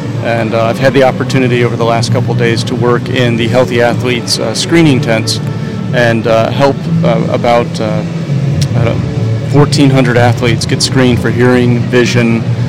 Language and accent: English; Decatur, Georgia, United States; I'm from Decatur, Georgia, and happy to be here in Los Angeles for the Special Olympics.